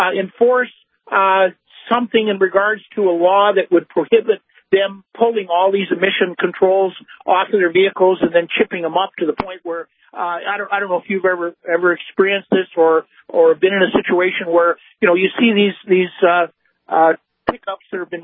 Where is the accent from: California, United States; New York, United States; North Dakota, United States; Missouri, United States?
North Dakota, United States; Minot; I'm from Minot. I was driving down Broadway